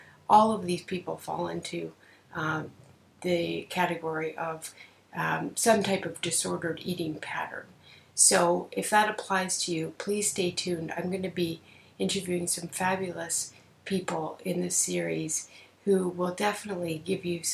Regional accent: Canada; I'm a Canadian psychotherapist

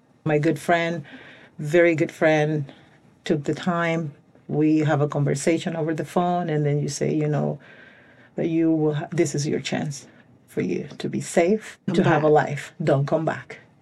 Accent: Honduras; I'm from Central America. I'm the fourth of 11 kids. I was born in Honduras, Honduras. I was raised in the city.

